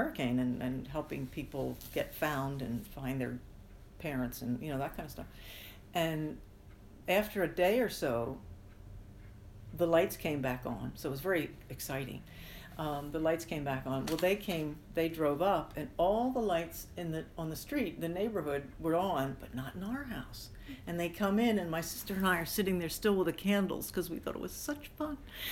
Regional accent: Ridley Park, Pennsylvania, United States; born there; I was born on March 12, 1945, in Ridley Park, which I kept writing down Philadelphia because nobody knows where Ridley Park is or was.

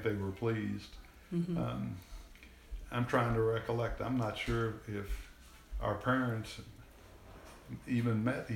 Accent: Louisville, Kentucky, United States; And I always thought that, to my mind, growing up in Louisville

